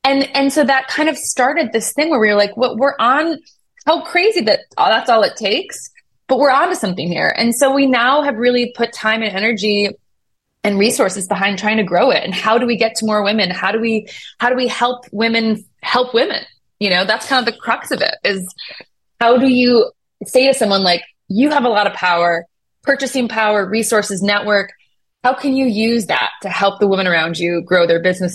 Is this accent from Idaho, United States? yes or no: no; Buffalo, New York, United States; She's from New Jersey. I was from Buffalo, New York.